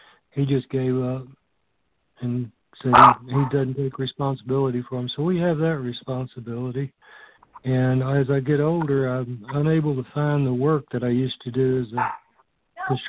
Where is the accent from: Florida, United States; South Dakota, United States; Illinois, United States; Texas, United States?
Texas, United States; Austin; I'm from Austin, Texas.